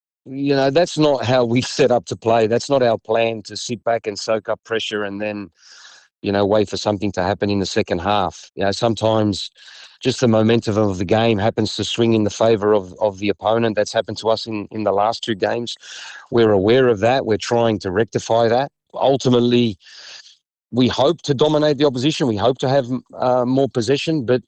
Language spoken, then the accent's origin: English; Australia; It comes with the territory of being an Australian footballer, that you're always going to be looked down upon or looked as being inferior, the underdog.